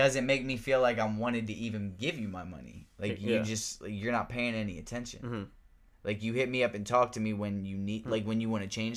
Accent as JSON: {"language": "English", "town": "Baltimore", "region": "Maryland", "country": "United States", "said": "I'm from Baltimore, Maryland. So, like, I've been to, like, small little venues and concerts"}